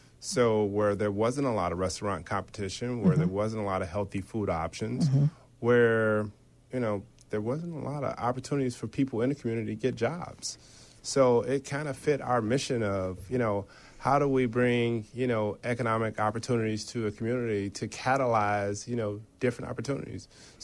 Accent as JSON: {"language": "English", "town": "Chicago", "region": "Illinois", "country": "United States", "said": "I'm from Chicago."}